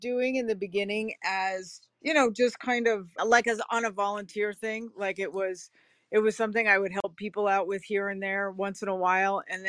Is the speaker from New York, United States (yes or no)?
no; Hollywood, California, United States; growing up in Hollywood and, being a teenage alcoholic and, growing up in the music business